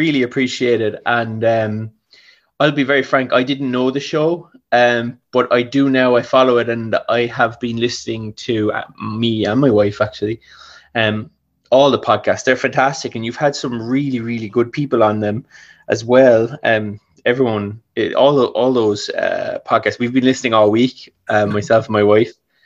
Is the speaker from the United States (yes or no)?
no; Cork, Munster, Ireland; So basically, I am from Cork.